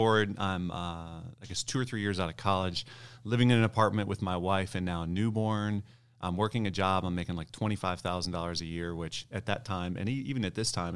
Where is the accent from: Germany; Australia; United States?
United States; Ohio; also born or lived in Michigan; I grew up in Ohio, born in Michigan, raised in Ohio.